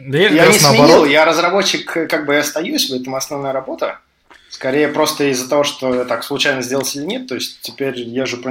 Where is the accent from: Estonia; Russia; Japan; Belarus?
Estonia; я вообще разработчик из Эстонии, из фирмы CodeBorn.